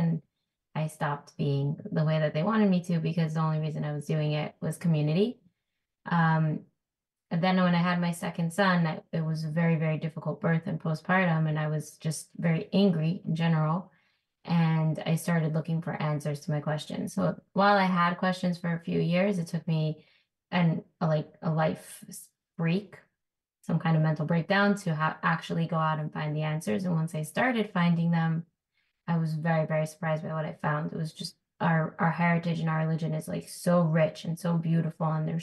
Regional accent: Israel; moved away as an adult; now in United States; So I grew up Haredi in Israel, the daughter of a pretty big rabbi.

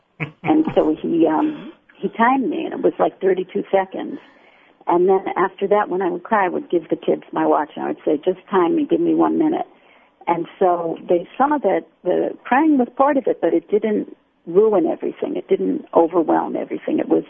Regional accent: United States; as an American, I feel like it's so abnormal the way death invades us here.

